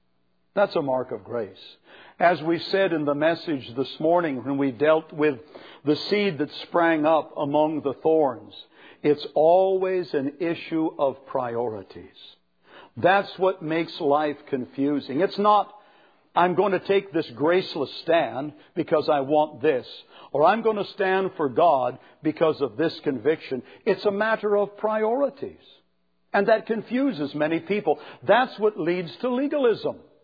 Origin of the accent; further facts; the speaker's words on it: California, United States; And of course, I was from California, so I was the brunt of everything. I was sort of skewered and roasted slowly for being from California.